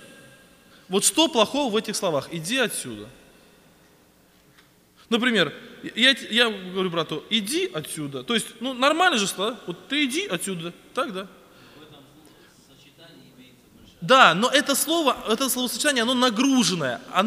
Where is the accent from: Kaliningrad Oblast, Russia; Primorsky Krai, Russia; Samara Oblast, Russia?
Samara Oblast, Russia; Samara; Когда я из Самары приехал в Краснодарский край